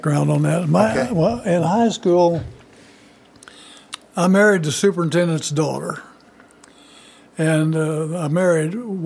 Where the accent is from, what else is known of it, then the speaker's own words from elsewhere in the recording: Keytesville, Missouri, United States; I grew up in Sheridan County, Missouri. Went to high school in Keytesville, Missouri, and graduated there and attended the University of Missouri and became a school teacher.